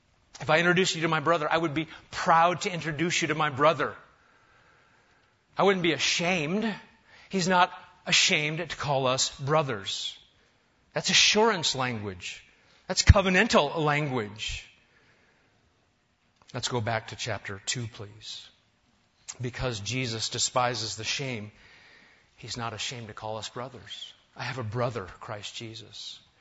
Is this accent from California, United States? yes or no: no; Nebraska, United States; Now, when I was a kid growing up in Nebraska, we did all kinds of crazy things.